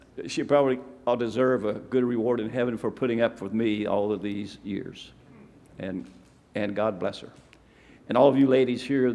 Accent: Kentucky, United States; Miss Judy is from Michigan, and I'm from Kentucky. We met in South Carolina, and we live in Florida.

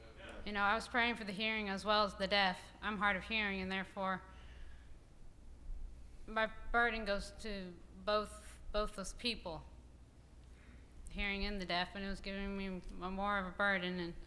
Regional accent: Georgia, United States; I'm from Georgia.

